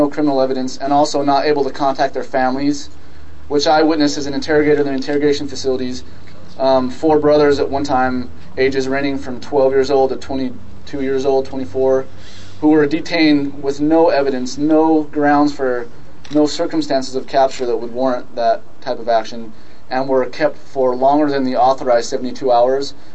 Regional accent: United States; as a soldier, as an American, and as a human being

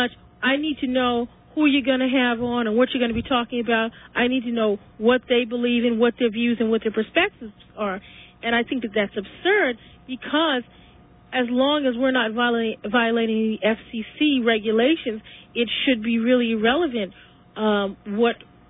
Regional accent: New York, United States; moved away as an adult; now in Washington, D.C., United States; I am from Harlem and left New York in 1995 to come to Washington, D.C., in order to pursue a degree.

